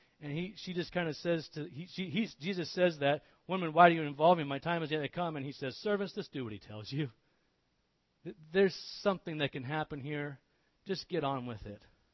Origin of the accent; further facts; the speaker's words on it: United States; even the type of Christian culture that even as an American, I can get very confronted with.